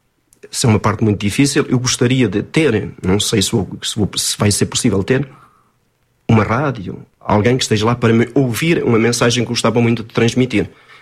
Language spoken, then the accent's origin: Portuguese; Portugal; now in France; Que talvez seja mais francês que português. Porque quando vou à minha terra, os amigos muitas vezes não me conhecem já.